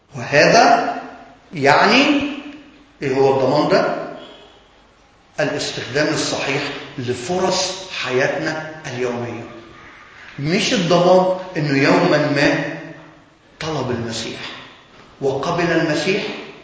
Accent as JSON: {"language": "Arabic", "country": "Egypt", "said": "ويبدو هذا ما نحن فيه كمصريين"}